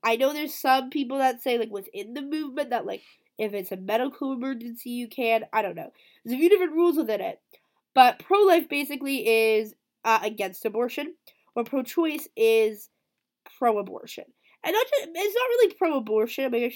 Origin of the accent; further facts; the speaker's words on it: United States; now in Canada; I live in Canada, but I am American